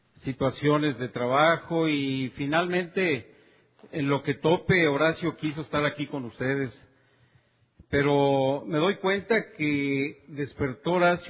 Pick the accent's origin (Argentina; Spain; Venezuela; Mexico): Mexico; Guadalajara, Jalisco; born there; Guadalajara les manda saludos por ahí del grupo Colomos Providencia, donde yo nací.